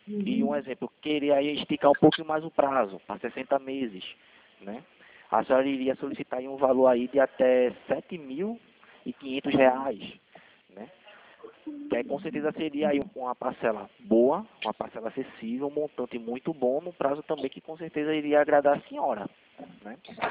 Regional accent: Recife, Pernambuco, Brazil; Eu sou daqui de Recife.

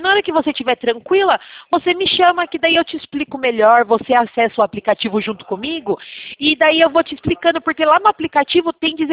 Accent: Sorocaba, São Paulo, Brazil; eu sou da cidade de Sorocaba.

